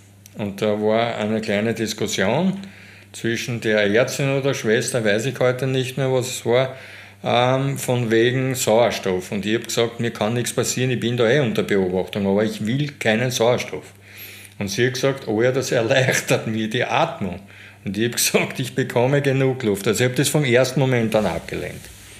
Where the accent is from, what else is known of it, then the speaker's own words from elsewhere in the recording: Lower Austria, Austria; ich bin ein Niederösterreicher